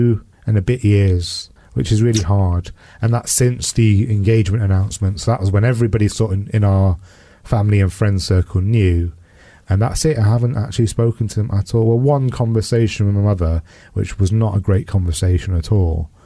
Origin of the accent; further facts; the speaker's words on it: United Kingdom; for somebody who was born in the 80s, grew up in the 80s and 90s, as a British Pakistani Muslim man who was gay